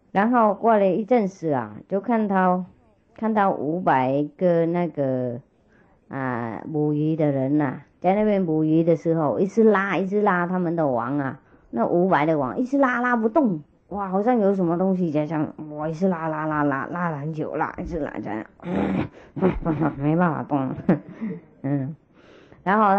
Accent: China; 就是因为我们中国人啊、有一些人学

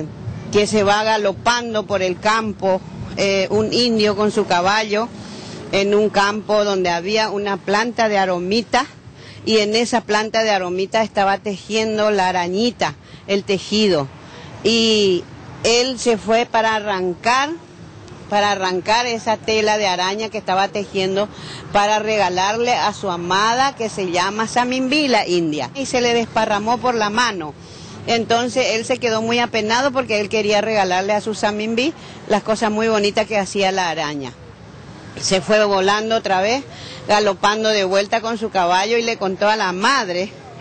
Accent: Itaguá, Central, Paraguay; Mi pueblo se llama Itaguá, donde se teje el tejido de ñandutí. Soy tejedora de ñandutí desde mi infancia.

